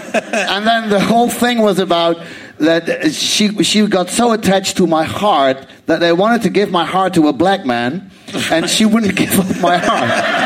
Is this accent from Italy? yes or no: no; Amsterdam, North Holland, Netherlands; I'm from Amsterdam, so...